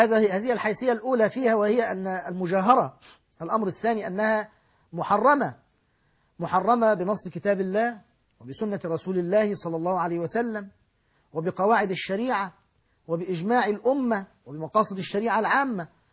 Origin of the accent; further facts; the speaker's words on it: Ajhour al-Kubra, Qalyubia, Egypt; وهو من بلدتنا من قريتنا أجهور الكبرى